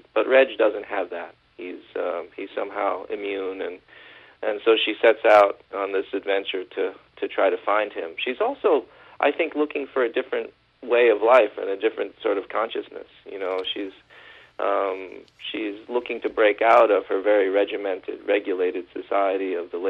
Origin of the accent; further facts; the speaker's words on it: United States; And I think that's part of what came into the book for me as an American.